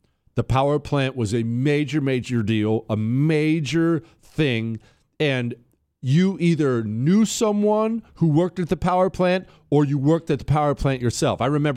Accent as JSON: {"language": "English", "region": "Ohio", "country": "United States", "tie": "born there", "said": "I was born in Ohio and my family's all from Ohio."}